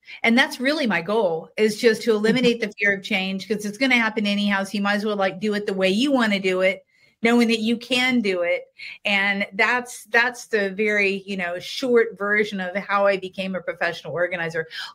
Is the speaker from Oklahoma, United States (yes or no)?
no; Ohio, United States; my husband is from California. I'm from Ohio.